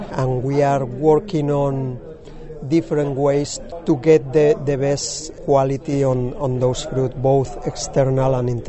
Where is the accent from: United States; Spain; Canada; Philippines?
Spain; Valencia, Valencian Community; I come originally from Valencia, Spain, where I was working with citrus.